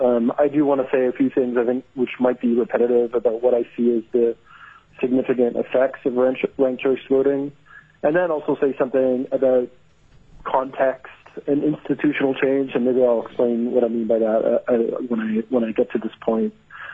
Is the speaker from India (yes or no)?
no; Canada; I am Canadian, and maybe as a side note to start